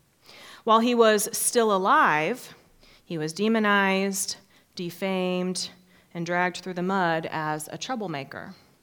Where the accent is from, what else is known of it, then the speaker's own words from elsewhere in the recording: Oklahoma City, Oklahoma, United States; As a young child growing up in Oklahoma City, the only racial perspective I had was the one that I was surrounded by.